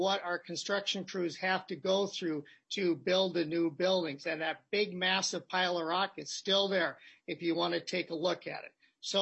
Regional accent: Minnesota, United States; It's not like where I grew up in Southwest Minnesota. Flat farmland, build it there, you're good to go.

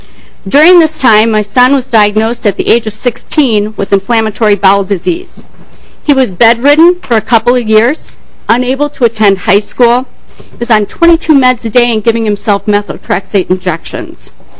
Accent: Rochester, Minnesota, United States; I'm from Rochester.

